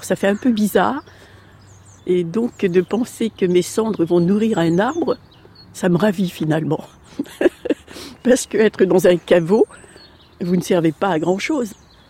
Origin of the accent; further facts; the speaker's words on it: Hauts-de-France, France; nous sommes originaires de la Picardie. Et en Picardie, il y avait de très beaux chênes rouges